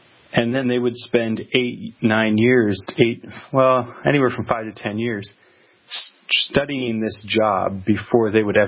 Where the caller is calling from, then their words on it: Philadelphia, Pennsylvania, United States; Hey, guys. I'm calling from Philadelphia.